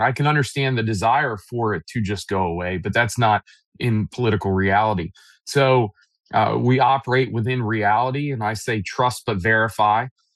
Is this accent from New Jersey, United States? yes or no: yes; New Jersey, United States; You know, I grew up in New Jersey. Anyone who's driven through New Jersey knows if you're going to be protected by FOPA, you better fuel up at one bridge before you cross in.